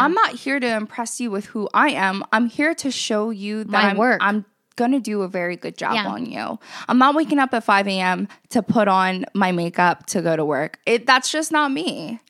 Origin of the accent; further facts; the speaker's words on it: New Jersey, United States; All right, guys. I'm from Jersey.